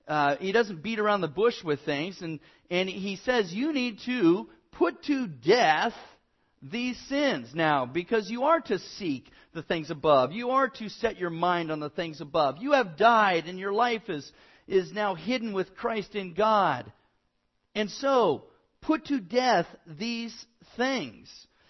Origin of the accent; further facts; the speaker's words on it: Burbank, California, United States; You know, I'm from Burbank. I don't know about rattlesnakes and stuff.